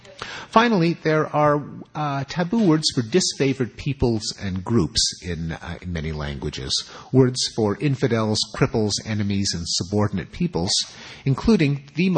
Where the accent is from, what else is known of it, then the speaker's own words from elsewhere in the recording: Quebec, Canada; where I grew up in Quebec, which was until recently a very devout Catholic society